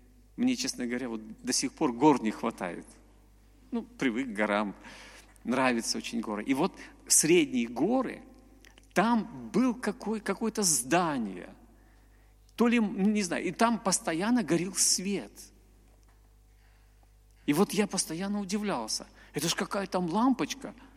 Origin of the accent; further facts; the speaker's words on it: Bishkek, Kyrgyzstan; also born or lived in Nizhnyaya Larcha; Я говорю: ну ты похож, вот я с Кыргызстана, вот я русский, но жил в Кыргызстане.